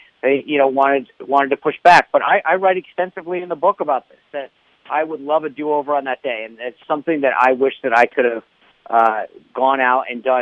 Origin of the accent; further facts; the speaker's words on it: Rhode Island, United States; I'm this kid from Rhode Island that got the honor of being White House press secretary.